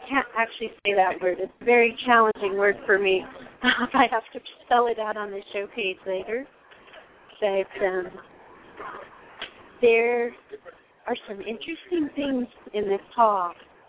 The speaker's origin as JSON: {"language": "English", "region": "Colorado", "country": "United States", "said": "I'm from Colorado. And I don't live there now"}